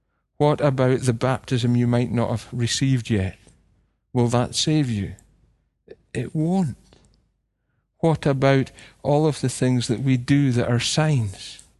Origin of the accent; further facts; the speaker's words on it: Scotland, United Kingdom; You know, and we're like that. We're still like that. We are Scottish. We can sing